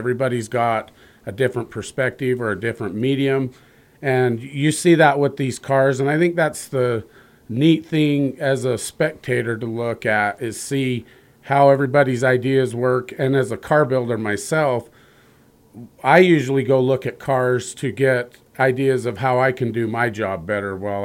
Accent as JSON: {"language": "English", "town": "Helper", "region": "Utah", "country": "United States", "tie": "born or raised there", "said": "growing up in Helper, we've attended every year."}